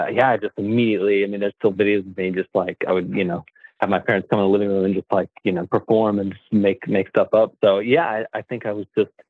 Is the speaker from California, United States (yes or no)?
no; Hinton, West Virginia, United States; now in Nashville, United States; I grew up in a small town called Hinton, West Virginia, which is kind of a little railroad town in the southern part of the state, but a beautiful area, lots of mountains and rivers.